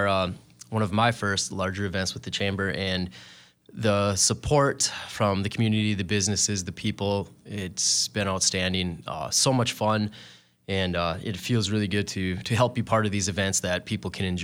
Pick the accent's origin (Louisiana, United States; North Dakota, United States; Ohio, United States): North Dakota, United States; Bismarck; born there; now in Valley City, United States; So I was born in Bismarck. I have parents from Emmons County, Linton-Strasburg area, so I have a lot of ties to North Dakota. Moved here to Valley City just a little under 2 years ago.